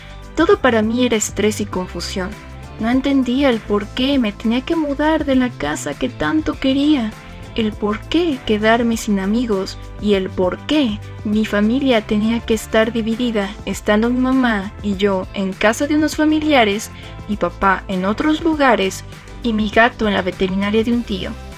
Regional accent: Mexico; tengo 15 años y soy de México.

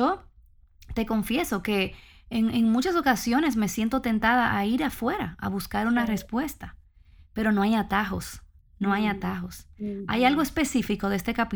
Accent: Dominican Republic; somos dominicanos

